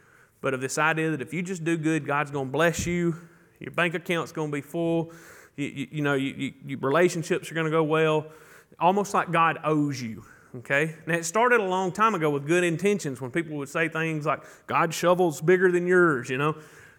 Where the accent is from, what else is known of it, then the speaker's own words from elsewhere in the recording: Mantachie, Mississippi, United States; Now, we're from Mantachie, Mississippi. I'll teach you all how to say Mantachie later, okay? But we're from Mantachie.